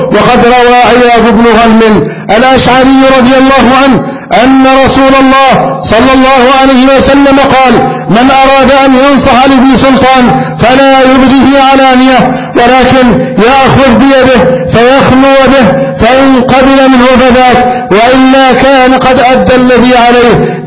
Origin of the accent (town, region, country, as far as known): Egypt